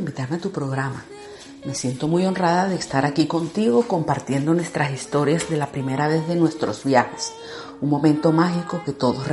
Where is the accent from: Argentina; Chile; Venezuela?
Venezuela; En el continente suramericano, nosotros somos de Venezuela